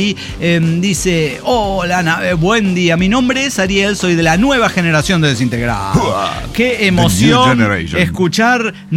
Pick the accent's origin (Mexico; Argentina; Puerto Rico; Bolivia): Mexico; Veracruz; now in Mexicali, Mexico; yo soy del puerto de Veracruz.